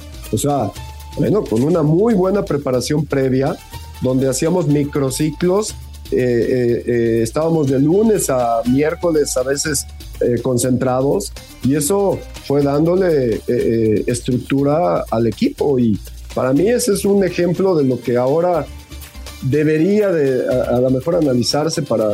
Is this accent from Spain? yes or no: no; Mexico; si nosotros como mexicanos y como estructura vamos a venir a justificar eso